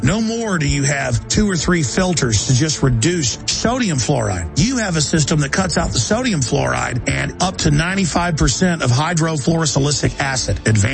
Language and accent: English; Dallas, Texas, United States; I mean, I grew up in Dallas, where almost every year people were killed by tornadoes.